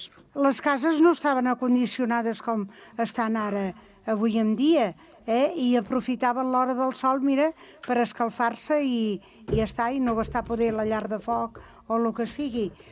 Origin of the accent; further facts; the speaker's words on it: Catalonia, Spain; Són 2 dies, la pela. Aquí som catalans, eh?